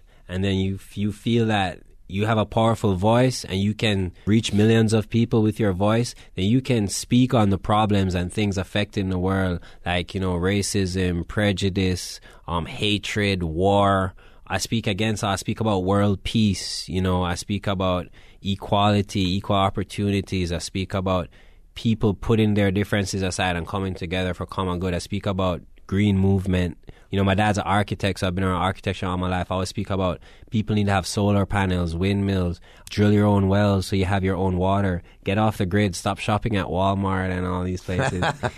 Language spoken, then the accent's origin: English; Kingston, Jamaica; Not in Trenchtown. I grew up in Beverly Hills, Kingston.